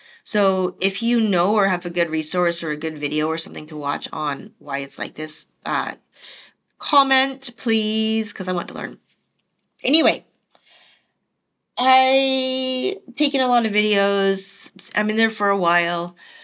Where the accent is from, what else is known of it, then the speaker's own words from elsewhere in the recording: Canada; And, where are you from? I'm like, I'm from Canada. And he's like, we're in Canada. Are you from Toronto? And I'm like, yes, I'm from Toronto.